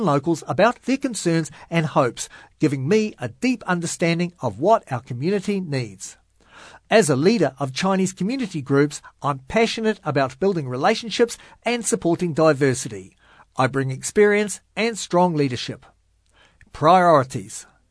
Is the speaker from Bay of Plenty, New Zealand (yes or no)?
no; Wellington, New Zealand; Born and raised in Island Bay, I'm proud of my Italian heritage and lifelong ties to Wellington's Southern Ward. … have contributed to the city's seafood industry for generations.